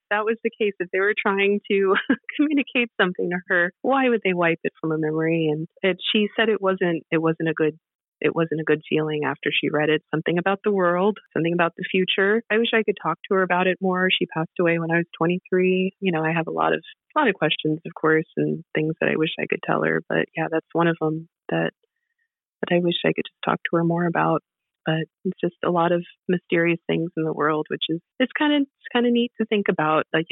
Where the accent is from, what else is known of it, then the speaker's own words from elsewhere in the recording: Colorado, United States; I grew up in Colorado and we were in a cabin